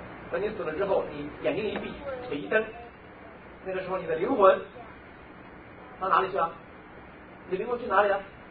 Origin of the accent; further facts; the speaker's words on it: China; 我们中国人过去讲年号是怎么讲的？